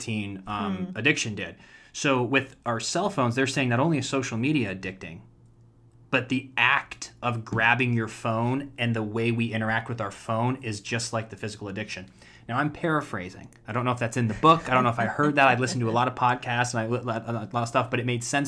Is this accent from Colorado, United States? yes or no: no; Ashtabula, Ohio, United States; You would know I'm from Ashtabula, how old I am, I played baseball.